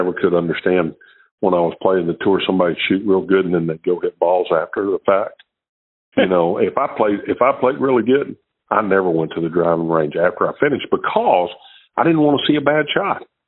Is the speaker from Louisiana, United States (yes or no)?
yes; Shreveport, Louisiana, United States; He was from Zimbabwe, and I was from Shreveport, Louisiana.